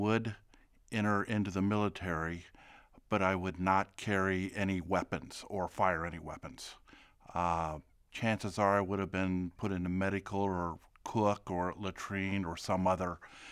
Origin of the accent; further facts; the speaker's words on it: Decatur, Illinois, United States; now in St. Joseph, United States; I'm 61 years old. I grew up in Decatur. I currently live in St. Joseph, Illinois.